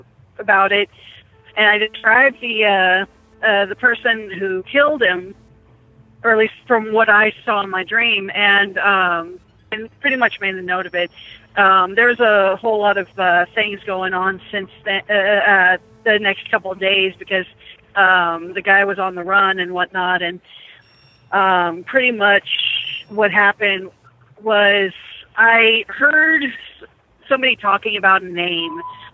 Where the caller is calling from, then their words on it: California, United States; I'm from California.